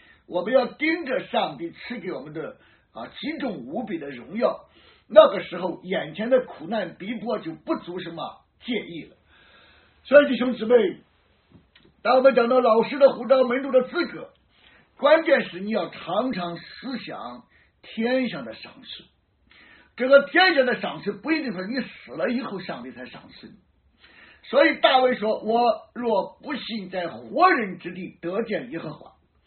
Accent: Shandong, China; 在我们老家山东老家啊

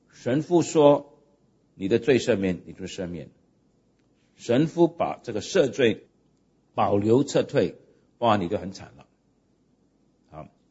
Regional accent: Hong Kong; born there; 我是香港殖民地出生的

